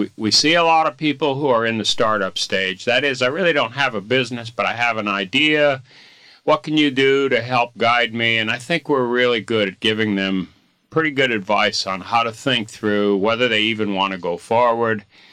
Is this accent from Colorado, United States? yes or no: yes; Denver, Colorado, United States; Sure. I'm from Denver, Colorado. Went to school at the University of Colorado, studied marketing and economics.